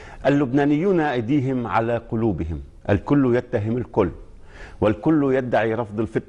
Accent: Lebanon; نلتقي كلبنانيين جميعا

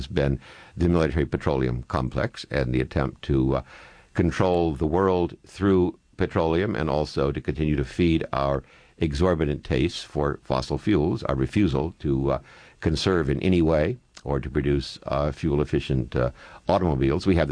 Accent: San Diego, California, United States; based in downtown San Diego, my hometown, for the last 50 years.

